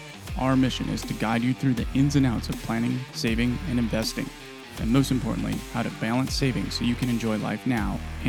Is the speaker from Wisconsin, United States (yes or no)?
yes; Wisconsin, United States; But maybe it was growing up in the Midwest, you know, growing up in Wisconsin.